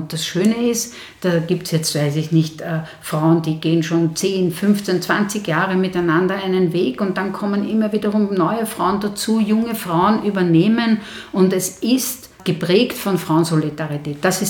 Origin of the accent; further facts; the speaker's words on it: Vienna, Austria; Wir kommen aus Simmering.